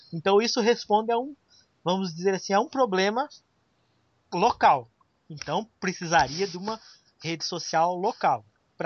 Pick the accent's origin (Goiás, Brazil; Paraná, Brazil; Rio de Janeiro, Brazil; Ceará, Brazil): Paraná, Brazil; accent: Paraná; É sotaque de paranaense, cara.